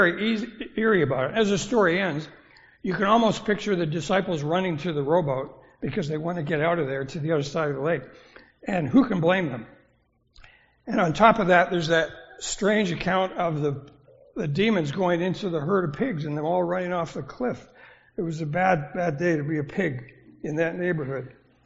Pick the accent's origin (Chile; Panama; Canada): Canada; now in United States; And I'm from Canada